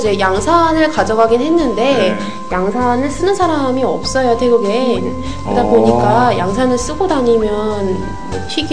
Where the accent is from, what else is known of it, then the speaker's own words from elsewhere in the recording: South Korea; 네, 저 한국에서 왔어요.